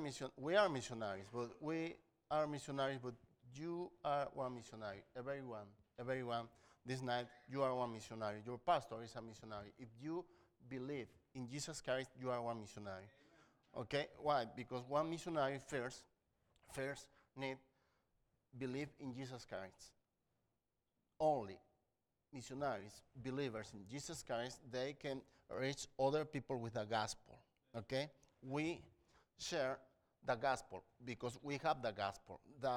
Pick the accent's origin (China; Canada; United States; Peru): Peru; now in Chile; We are missionaries in Chile. I'm from Peru.